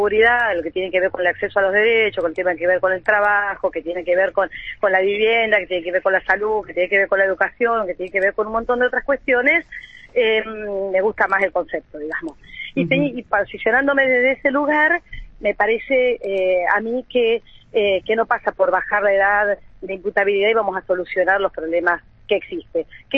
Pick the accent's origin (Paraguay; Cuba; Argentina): Argentina